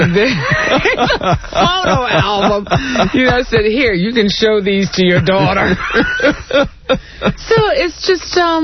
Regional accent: New York, United States; also born or lived in Virginia; now in Houston, United States; No. No, I'm actually a New Yorker.

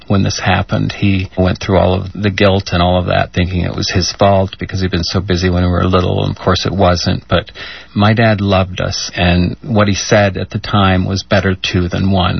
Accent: Cody, Wyoming, United States; also born or lived in Fort Peck Indian Reservation, Montana; I was born on the Fort Peck Indian Reservation in northeastern Montana, and then as a kid moved to Cody, Wyoming. So I am a gay man from the rural West, as was my gay brother.

